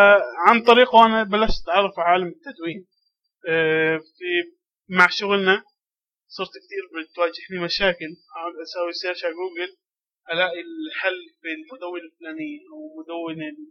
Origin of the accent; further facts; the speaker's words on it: Jordan; في مجتمعنا العربي خصوصا عندنا في الاردن احنا هون